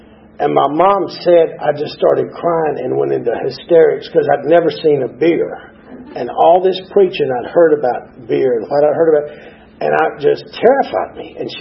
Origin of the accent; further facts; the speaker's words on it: Atlanta, Georgia, United States; born there; now in Decatur, United States; I was born right here in Atlanta, Georgia Baptist Hospital. My parents were living in Decatur, where I live now.